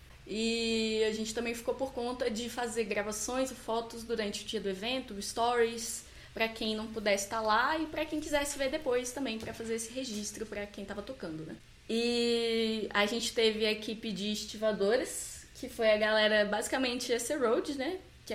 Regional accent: Minas Gerais, Brazil; now in Brasília, Brazil; eu tenho 24 anos, eu pensei muito pra falar. Eu sou de Minas Gerais

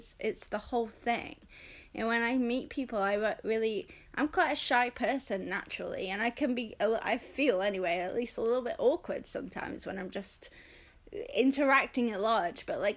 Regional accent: United Kingdom; I mean, I'm British, you know, we get our feelings hurt so easily.

